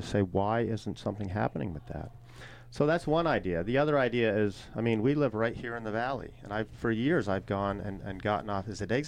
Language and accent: English; Burlington, Vermont, United States; I mean, growing up here, I grew up in Burlington. But I was very lucky to have we had a little camp up in Honey Hollow, Duxbury, Jonesville area.